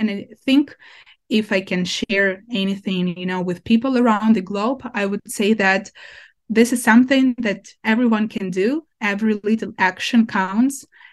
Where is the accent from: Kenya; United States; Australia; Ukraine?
Ukraine; My hometown is occupied by Russians since April, and I don't have my home, like my parents' house, where I could, go anytime.